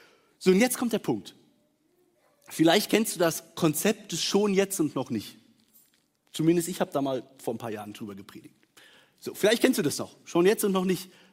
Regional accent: Germany; weil ich bin groß geworden in Deutschland.

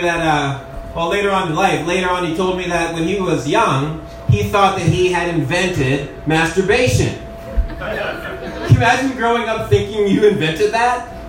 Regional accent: Nanaimo, British Columbia, Canada; I grew up in Nanaimo, and there's some weird people in this town.

